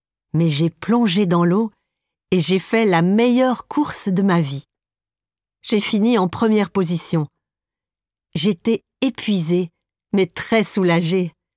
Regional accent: Tunisia; moved away as an adult; now in Paris, France; Je suis tunisienne, mais j'ai décidé de venir en France il y a 2 ans.

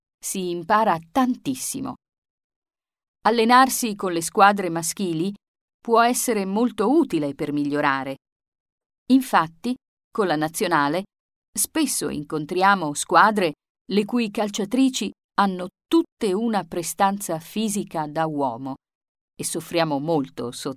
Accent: Isola del Liri, Lazio, Italy; Sono di Isola Liri, un paese in provincia di Frosinone.

